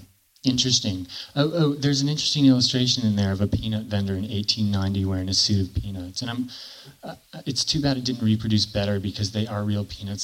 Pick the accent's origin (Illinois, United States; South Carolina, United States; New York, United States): South Carolina, United States; Charleston; And I remember, I grew up in Charleston, in downtown Charleston, and I remember a peanut vendor